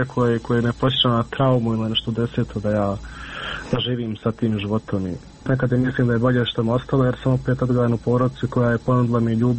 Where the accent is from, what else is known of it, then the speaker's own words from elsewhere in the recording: Miljevina, Republika Srpska, Bosnia & Herzegovina; mi smo svi gore iz Miljevine